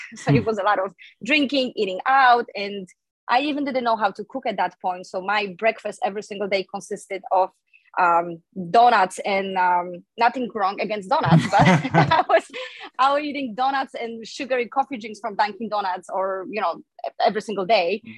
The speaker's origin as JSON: {"language": "English", "country": "Poland", "tie": "born or raised there", "second_language": "English", "said": "I'm originally from Poland, and when I was growing up in Poland"}